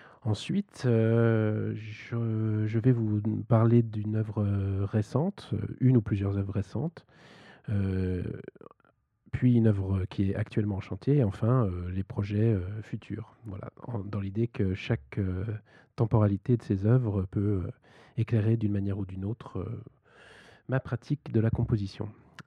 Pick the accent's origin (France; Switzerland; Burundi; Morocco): France; Grand Est; J'ai grandi dans les Vosges, où j'ai commencé le piano.